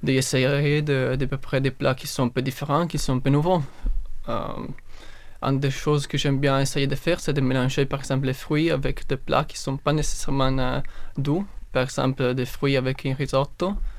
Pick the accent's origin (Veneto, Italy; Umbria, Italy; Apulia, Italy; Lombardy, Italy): Veneto, Italy; French is a second language; now in France; je viens de l'Italie. Je suis étudiant étranger ici à l'ENS